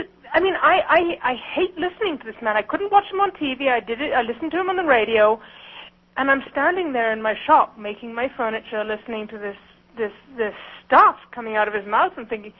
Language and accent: English; Canada; moved away as an adult; now in United States; I moved to this country because I married an American. I'm a Canadian.